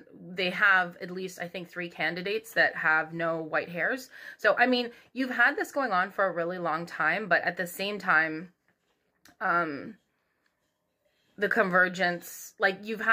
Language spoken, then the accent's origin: English; Canada; I'm Canadian